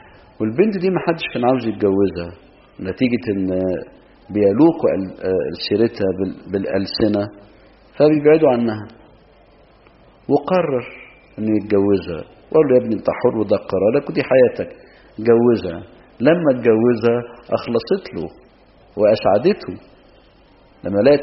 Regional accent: Egypt; بارك لي يا بابا، ده مش عندنا في مصر في مكان تاني

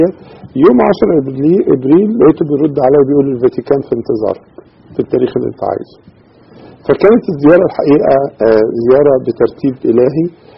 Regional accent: Egypt; لكن عايز اقول لحضرتك ان في خبرة عندنا في مصر

